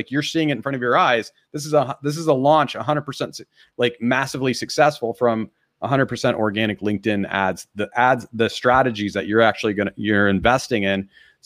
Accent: India; I have brown eyes. I'm Indian. I came from Indian parents.

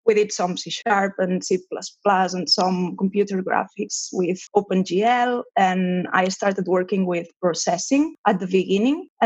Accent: Barcelona, Catalonia, Spain; English is a second language; now in Boston, United States; I am from the beautiful city of Barcelona that I miss a lot. And I am currently living in Boston. So when I was a kid, I went to school in Barcelona

